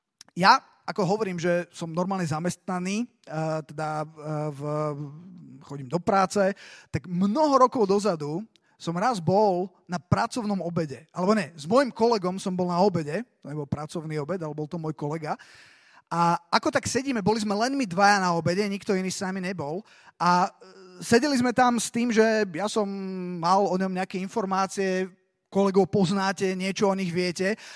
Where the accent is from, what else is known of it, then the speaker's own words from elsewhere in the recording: Bratislava, Bratislava Region, Slovakia; som z Bratislavy, zo zboru Slovo života.